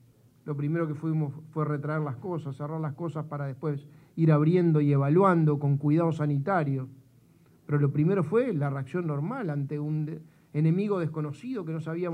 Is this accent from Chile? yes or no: no; Uruguay; lo digo como uruguayo